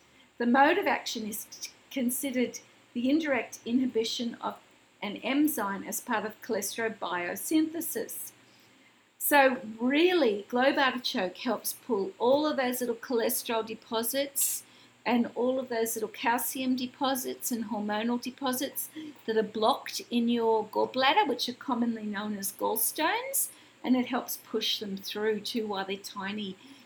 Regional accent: Australia; I'm an Australian naturopath, herbalist and award-winning healthcare practitioner here

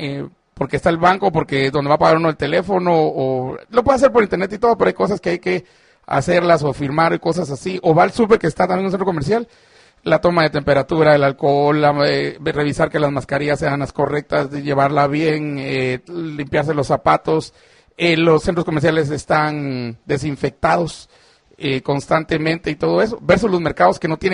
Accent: Chimaltenango, Guatemala; Y voy a ver el mercado de mi pueblo en Chimaltenango.

